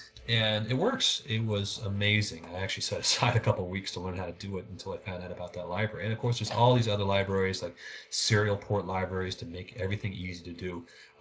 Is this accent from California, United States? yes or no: yes; Oakland, California, United States; I was born and raised in Oakland.